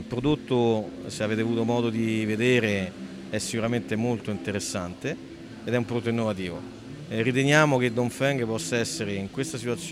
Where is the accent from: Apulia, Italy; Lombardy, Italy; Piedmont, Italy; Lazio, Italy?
Lazio, Italy; Latina; sono di Latina, sono nato a Latina